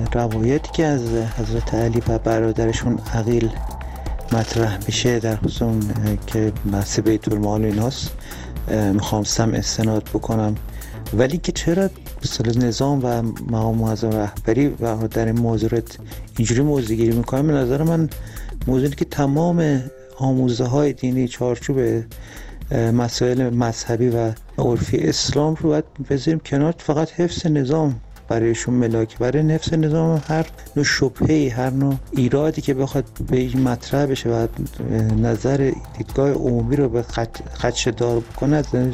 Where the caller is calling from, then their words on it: Tehran, Tehran Province, Iran; از تهران هستم.